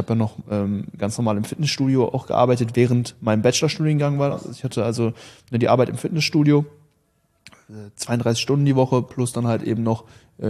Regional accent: North Rhine-Westphalia, Germany; born or raised there

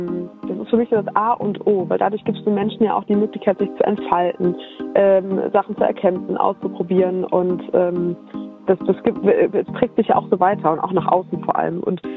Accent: Düsseldorf, North Rhine-Westphalia, Germany; Düsseldorf, au, meine Heimat.

